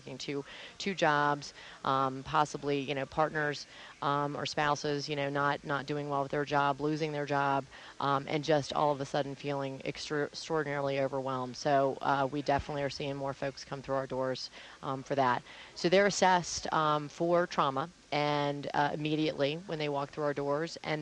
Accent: Wilmington, Delaware, United States; now in Santa Fe, United States; Yes, I'm from Wilmington, Delaware, and I was a state legislator in Delaware for 2 terms.

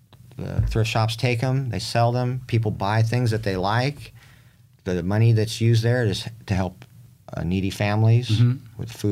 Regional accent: Coronado, California, United States; born there; Yes. I was born in Coronado.

